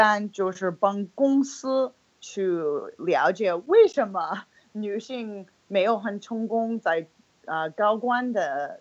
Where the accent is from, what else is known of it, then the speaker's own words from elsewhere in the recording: Toronto, Ontario, Canada; Chinese is a second language; now in China; 我就先说，我从加拿大，我老家是多伦多，我2006年到中国，所以这是我第12年在这儿